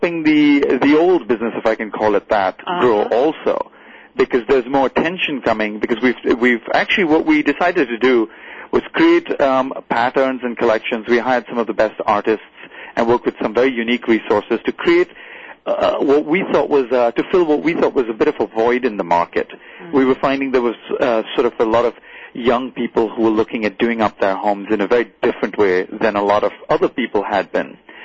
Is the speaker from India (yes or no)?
yes; India; originally, as you pointed out, we are from India